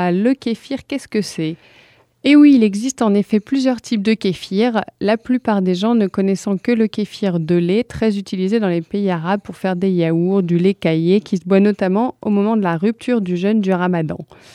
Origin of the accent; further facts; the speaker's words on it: Hauts-de-France, France; en plus je viens du Nord